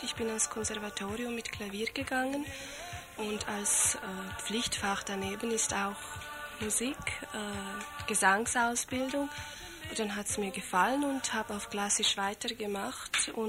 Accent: Slovenia; ich komme aus Slowenien

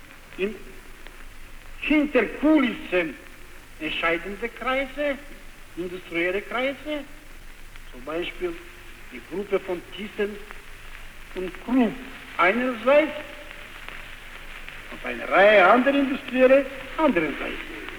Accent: Bulgaria; German is a second language; durch meine Person als bulgarischer Angeklagter auf diese Anklagebank gewisse Zeitungen mein eigenes Volk angegriffen hat

